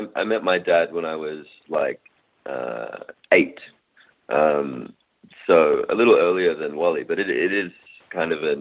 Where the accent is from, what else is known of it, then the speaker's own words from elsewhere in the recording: Australia; I didn't know any different. So it was lovely. It was a lot of fun.